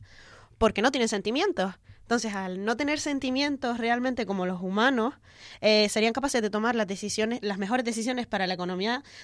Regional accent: Canary Islands, Spain; sí, somos españoles, para todos los que no lo sepan. Somos morenitos y españoles.

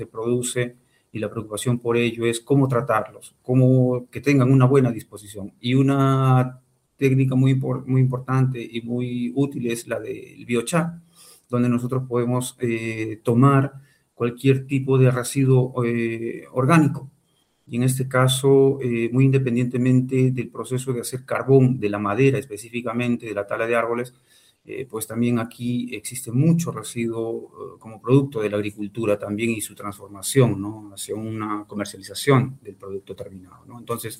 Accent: Peru; Bueno, yo soy de Perú. Y aquí en Perú

